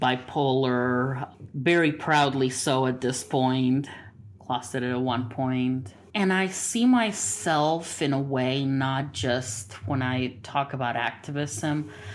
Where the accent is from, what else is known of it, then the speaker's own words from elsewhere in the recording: Puerto Rico; I grew up in Puerto Rico, originally.